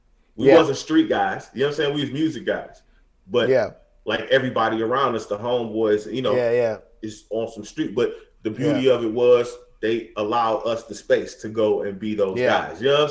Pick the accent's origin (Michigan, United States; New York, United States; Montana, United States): Michigan, United States; Detroit; It wasn't like, you know, we grew up in Detroit, in the hood.